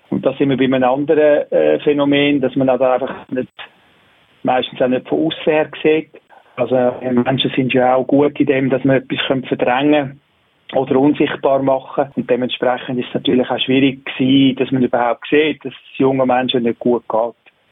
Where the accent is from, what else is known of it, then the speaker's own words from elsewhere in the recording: Bern, Switzerland; Ich komme aus Bern, bin Psychologe und habe eine Praxis in Bern